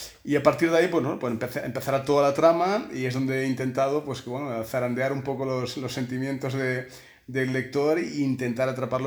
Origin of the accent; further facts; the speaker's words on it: Badalona, Catalonia, Spain; now in Lille, France; Yo de hecho soy de natural de Badalona, y sabes que Badalona es una ciudad pues que siempre hemos estado un poquito a la sombra de Barcelona